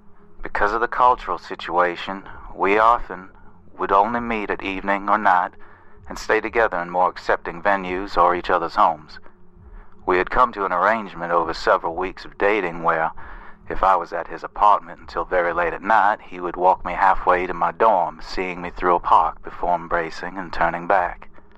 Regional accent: Texas, United States; I'm from the American South, East Texas to be specific

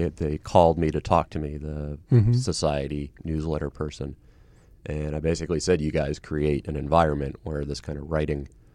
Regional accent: Texas, United States; accent: Texas; I was in San Francisco with my Texas accent.

